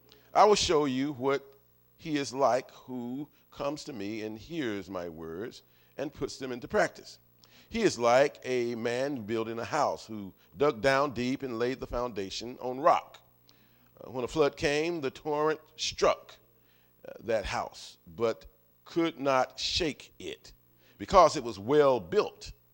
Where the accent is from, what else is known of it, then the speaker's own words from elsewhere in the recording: Winston-Salem, North Carolina, United States; Since I was a little boy, growing up in Winston-Salem, as the pastor said